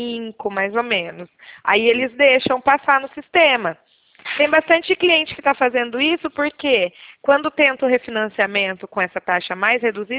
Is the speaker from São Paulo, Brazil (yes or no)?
yes; Leme, São Paulo, Brazil; Eu sou aqui de Leme, nasci e cresci